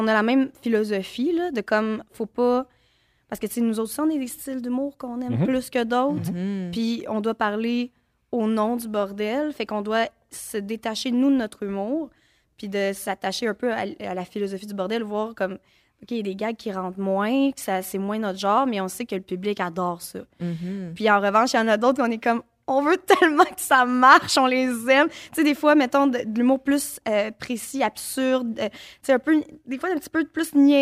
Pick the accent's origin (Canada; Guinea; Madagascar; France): Canada; Gatineau, Quebec; je viens de Gatineau, je viens de G-Town